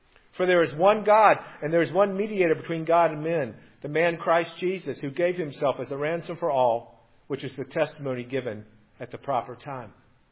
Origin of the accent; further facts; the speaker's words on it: Papua New Guinea; I'm a missionary kid. I grew up in New Guinea, which is on what geologists call the Ring of Fire